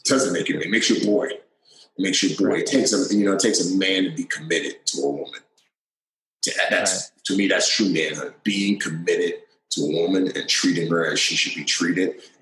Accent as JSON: {"language": "English", "town": "Bronx", "region": "New York", "country": "United States", "tie": "born or raised there", "said": "growing up in the Bronx and, you know, working in the countries that I worked"}